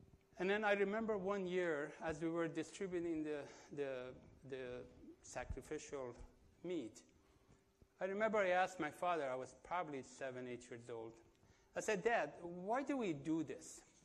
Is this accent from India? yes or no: no; Kerman, Kerman Province, Iran; English is a second language; now in United States; I'm originally from Kerman, the southern part of Iran. There are 11 of us in the family, children, two in Canada, my brother and sister in Canada. The rest of us have come to the United States.